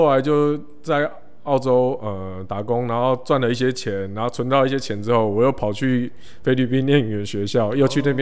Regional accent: Taiwan; 我是台湾来的。

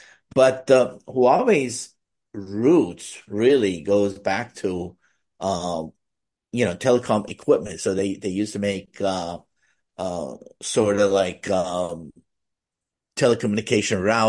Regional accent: United States; being American, we're not allowed to have one, right?

